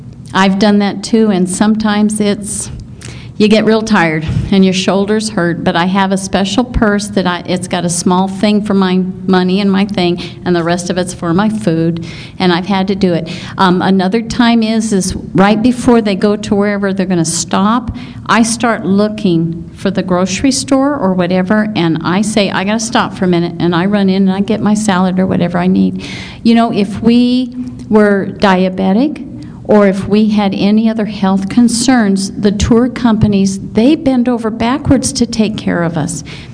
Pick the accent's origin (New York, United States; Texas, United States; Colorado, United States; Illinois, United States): Colorado, United States; I'm from Colorado